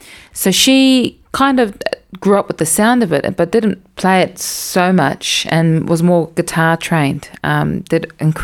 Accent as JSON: {"language": "English", "country": "New Zealand", "said": "I'm from Aotearoa, New Zealand."}